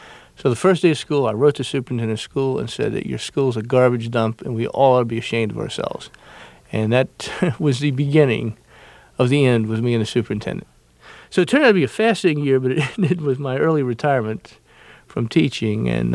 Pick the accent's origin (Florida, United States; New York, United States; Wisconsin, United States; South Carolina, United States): South Carolina, United States; Beaufort; from Beaufort, South Carolina.